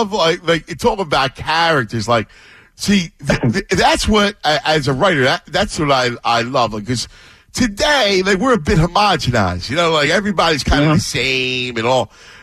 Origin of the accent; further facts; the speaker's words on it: Philadelphia, Pennsylvania, United States; Like, I grew up in Philly, you know, when you play ball, most playgrounds didn't have nets.